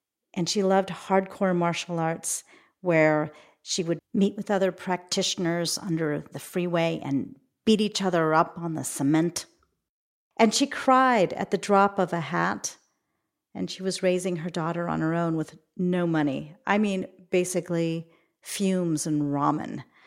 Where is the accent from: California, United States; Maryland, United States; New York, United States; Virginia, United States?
California, United States; because I'm politically sensitive and I value diversity and I'm from the Bay Area